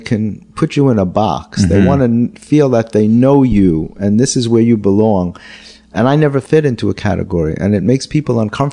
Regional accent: New York City, New York, United States; I grew up in the Bronx. It was very, very middle class.

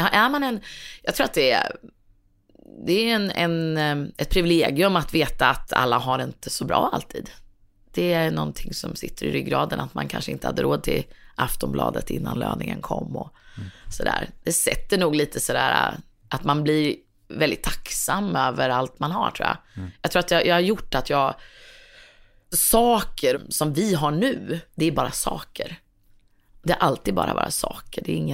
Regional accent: Örebro, Örebro County, Sweden; accent: Örebro dialect; also born or lived in Strömstad; uppvuxen nästan i stort sett varje lov och varje sommar i Strömstad. Då. Så jag känner mig lika mycket från Strömstad som Örebro kan man säga.

